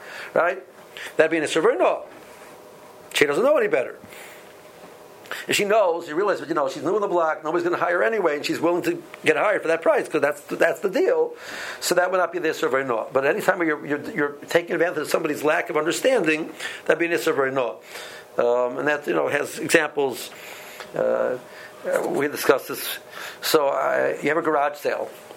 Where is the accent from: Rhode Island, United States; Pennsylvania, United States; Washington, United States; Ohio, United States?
Ohio, United States; Cleveland; I know a neighborhood, and I came from Cleveland, you know, Cleveland, they charge $4 an hour